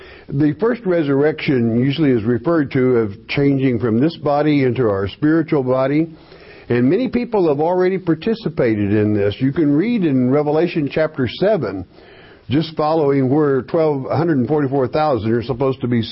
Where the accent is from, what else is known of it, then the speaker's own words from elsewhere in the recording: Oklahoma, United States; But many in the tribe from where you're from, and being my home state